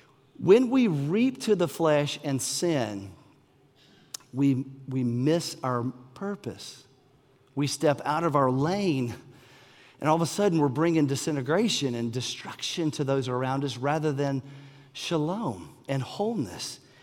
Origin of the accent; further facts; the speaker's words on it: North Carolina, United States; And as a kid growing up in East Carolina, it was tobacco.